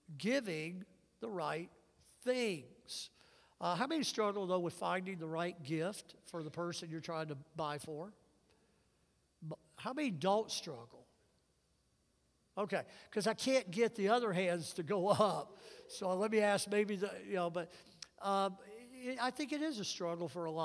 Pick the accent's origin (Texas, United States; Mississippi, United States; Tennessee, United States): Mississippi, United States; I remember growing up in Mississippi, we didn't get snow. And because I was down in the southern part of Mississippi.